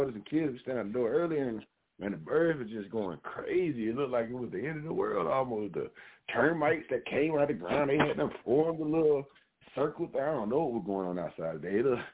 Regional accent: Georgia, United States; Because, you know, I'm from Georgia originally. Ain't no betting in Georgia.

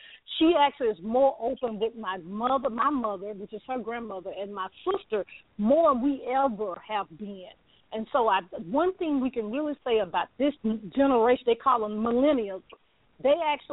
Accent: the South, United States; And I'm being from the South, so I'm going to be a little preference from that.

